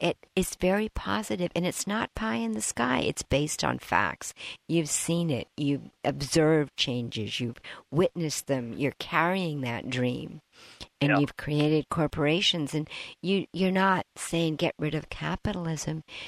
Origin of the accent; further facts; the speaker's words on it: Boston, Massachusetts, United States; That's why I moved out here. I'm from Boston originally, too.